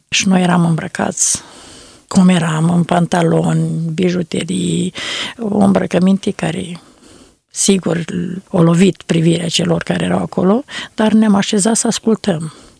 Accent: Putna, Suceava County, Romania; de la Putna, m-am născut pe data de 2 septembrie 1969, într-o familie de creștini ortodoxi.

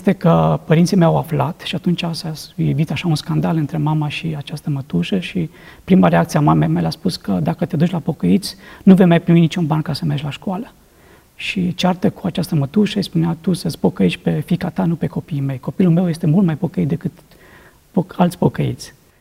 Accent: Surduc, Timiș County, Romania; m-am născut în Surduc în urmă cu peste 50 de ani.

